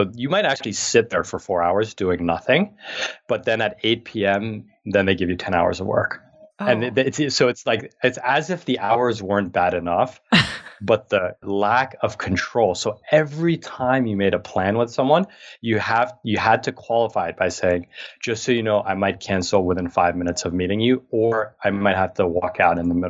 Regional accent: New York City, New York, United States; growing up in New York City, I did not experience a lot of the fun things that you see in the different movies and TV shows.

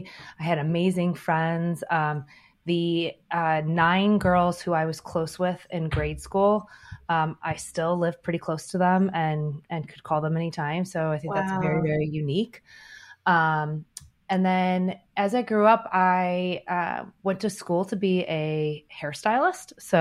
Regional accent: Ohio, United States; I am from Ohio, so just Midwest town, and I grew up in this development where we like played outside until the streetlights came on.

